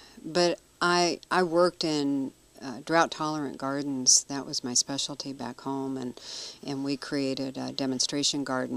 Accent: Los Angeles, California, United States; now in Greenwood, United States; I'm from Los Angeles, California.

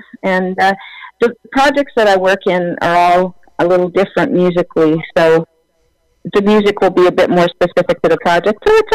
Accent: Saskatchewan, Canada; Growing up, I'm from Western Canada originally, so Saskatchewan, the area

